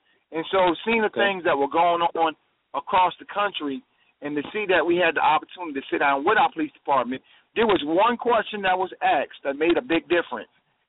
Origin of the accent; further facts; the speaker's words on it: New Jersey, United States; If you just really want to be real about it, I'm from New Jersey. I grew up in the struggle.